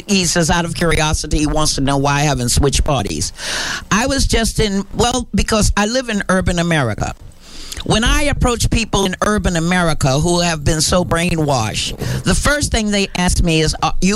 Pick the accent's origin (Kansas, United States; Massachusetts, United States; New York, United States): New York, United States; Harlem; from Harlem. I was raised in Harlem.